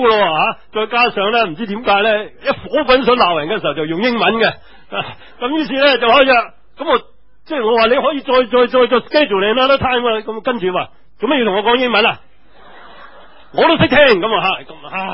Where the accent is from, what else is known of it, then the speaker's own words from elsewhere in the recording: Guangdong, China; 佢对我哋广东人都唔系几客气